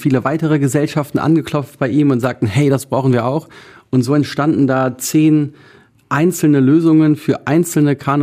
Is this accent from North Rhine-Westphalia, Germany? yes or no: yes; Cologne, North Rhine-Westphalia, Germany; ich bin ja Kölner.